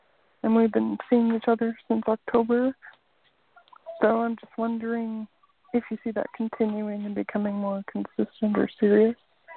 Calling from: Canada; I'm calling from Canada.

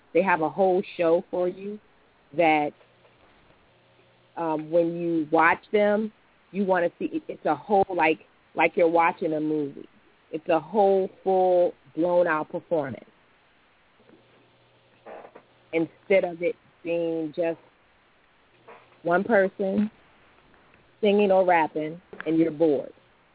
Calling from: Richmond, Virginia, United States; Okay. I'm calling from Richmond, Virginia.

